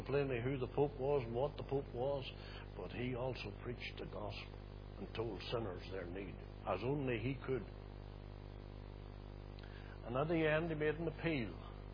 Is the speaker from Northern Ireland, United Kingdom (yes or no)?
yes; Belfast, Northern Ireland, United Kingdom; also born or lived in County Fermanagh; At that time, I was living in Belfast. I was born away down in County Fermanagh, but about 1951 or two, we had moved to Belfast for a number of reasons, economic and everything else, the usual. So we were living in Belfast